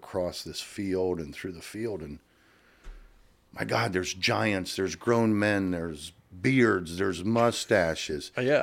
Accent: Meadville, Pennsylvania, United States; I was born and raised in Meadville, Pennsylvania, the far northwest corner. Pennsylvania, the snow country.

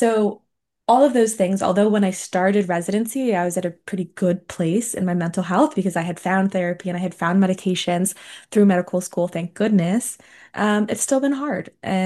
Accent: East Coast, United States; also born or lived in Minnesota; And also being on the East Coast, I'm from the East Coast, but when I was in Minnesota, I got really spoiled.

